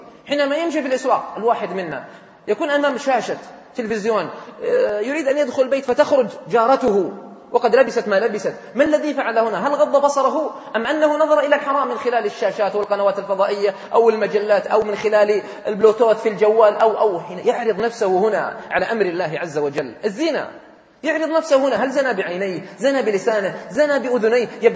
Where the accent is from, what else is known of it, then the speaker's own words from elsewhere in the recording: Riyadh, Riyadh Province, Saudi Arabia; يمكن أنتم في جدة الإبل عندكم قليلة، لكن احنا عندنا في الرياض كثيرة